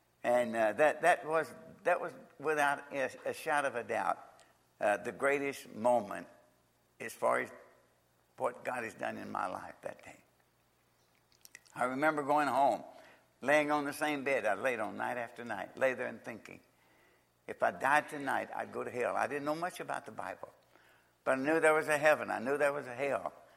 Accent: Nortonville, Kentucky, United States; born there

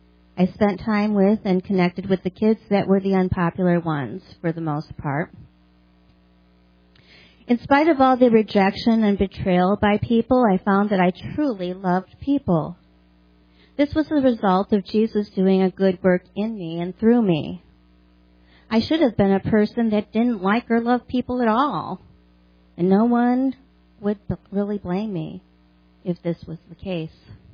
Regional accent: Hinsdale, Illinois, United States; born there; So here we go. I was born in Hinsdale, Illinois. My parents are believers.

